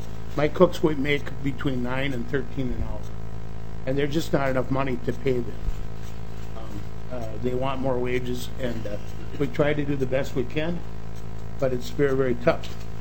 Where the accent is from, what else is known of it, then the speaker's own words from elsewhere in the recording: Clearwater, Minnesota, United States; I'm from Clearwater, Minnesota. If anybody knows where that is, I'm 94.